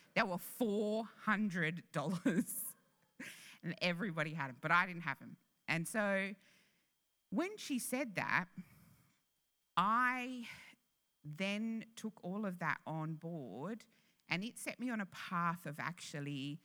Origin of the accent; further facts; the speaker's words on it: Canberra, Australian Capital Territory, Australia; So I grew up in Canberra